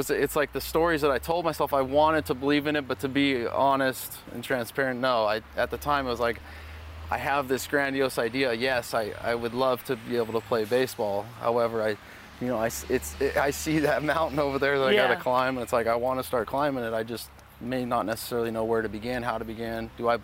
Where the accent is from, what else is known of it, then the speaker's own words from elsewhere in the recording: West Coast, United States; I liked West Coast teams just because I grew up on the West Coast